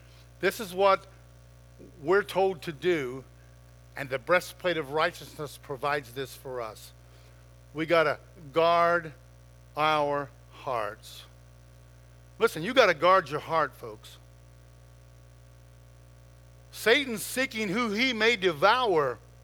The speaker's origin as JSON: {"language": "English", "region": "West Virginia", "country": "United States", "said": "I'm from West Virginia, and every once in a while I got to break it down."}